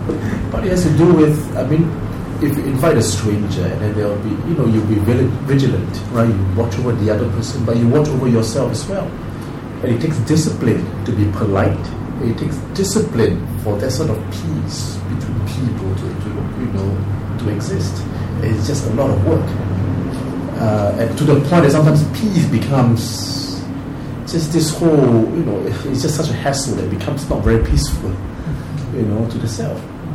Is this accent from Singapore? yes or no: yes; Singapore; Well, I'm from Singapore.